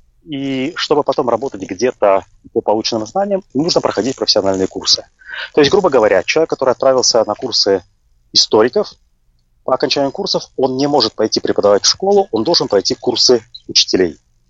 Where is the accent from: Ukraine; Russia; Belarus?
Russia; moved away as an adult; Несмотря на то, что я родился в России и прожил 25 лет в России, в Советском Союзе, в России